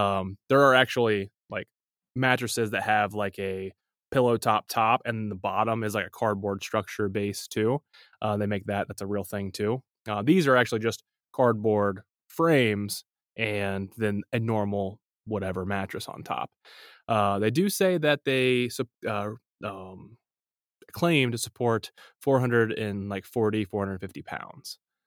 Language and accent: English; United States; I am an ignorant American